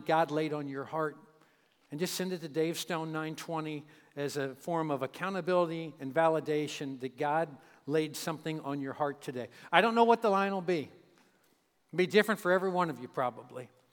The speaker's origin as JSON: {"language": "English", "region": "Kentucky", "country": "United States", "said": "as Chuck just said, I am from Kentucky, and Kentucky is a little different than California."}